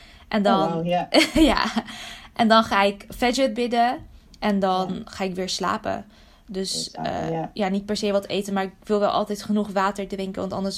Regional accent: Netherlands; Mijn ouders zijn dus Irakees. Ik ben zelf geboren en getogen in Nederland.

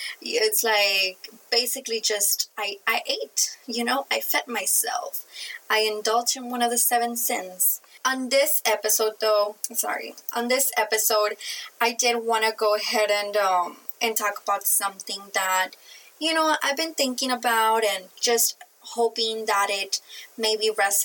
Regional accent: Mexico; accent: Mexican; You know, my Mexican accent is not letting me roll that D and that I.

